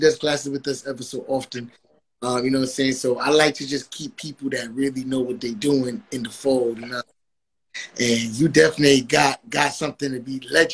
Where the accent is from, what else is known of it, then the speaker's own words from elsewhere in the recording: Jamaica; now in New York, United States; I'm Jamaican.